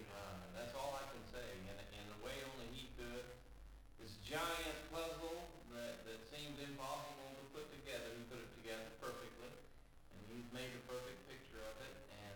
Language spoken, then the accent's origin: English; Amazonas, Brazil; I was born in Manaus. And I think that Mom and Dad took us up river when I was a week old. And I spent the first 16 years of my life up on the river, up by Colombia and Venezuela